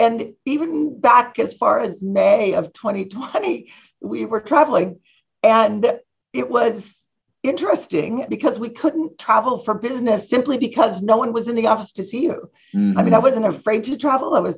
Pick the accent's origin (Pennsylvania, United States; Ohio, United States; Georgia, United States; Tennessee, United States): Ohio, United States; moved away as an adult; I grew up in Ohio, and I tell everybody it is a great place to be from. It was amazing growing up in the Midwest, but I got recruited to California in 1984, and I came here not knowing a single person in my, mid-20s.